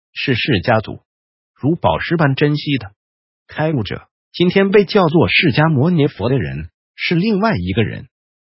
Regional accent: China; 因为我们中国人学术界的定义是三人才能成家

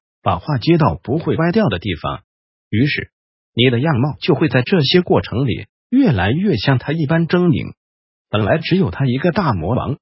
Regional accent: Taiwan; 就是我们台湾人说的

